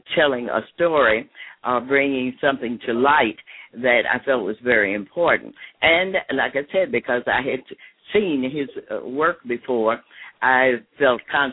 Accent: Chicago, Illinois, United States; also born or lived in Texas; because I grew up on the south side of Chicago. Even though I was born in Texas, but from third grade through high school, I was in Chicago on the south side.

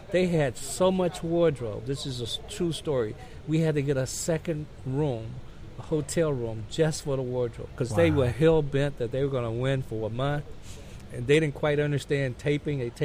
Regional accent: Gaston, Alabama, United States; You know, I was born in Gaston, Alabama, a little small town. 30,000 people in 1952, and grew up doing that whole segregation, desegregation, integration era.

